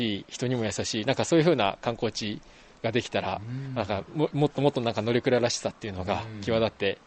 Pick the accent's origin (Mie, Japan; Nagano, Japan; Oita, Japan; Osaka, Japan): Osaka, Japan; moved away as an adult; 生まれは僕大阪生まれ大阪育ちで、CO2 と共に生きてきた人間なんですけれどもですね